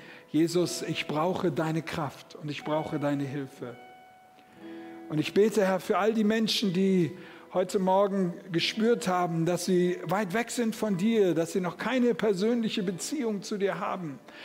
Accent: Northern Germany, Germany; Komm in die Puschen, sagt man bei uns in Norddeutschland. Die Bayern verstehen das nicht

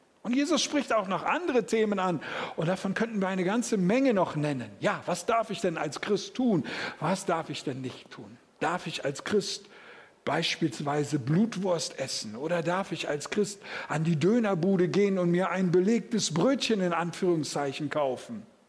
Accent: Northern Germany, Germany; Komm in die Puschen, sagt man bei uns in Norddeutschland. Die Bayern verstehen das nicht

